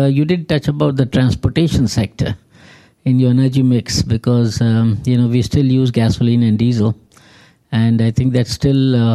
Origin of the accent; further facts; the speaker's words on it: India; In India, in fact, I'm from India and part of the developing world